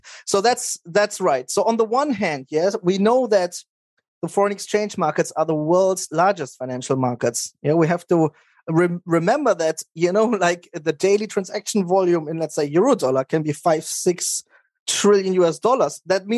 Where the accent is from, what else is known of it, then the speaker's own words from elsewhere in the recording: Germany; So my mom is German and my dad is Iranian. That's where my name comes from. So I grew up in Germany. I went to high school there.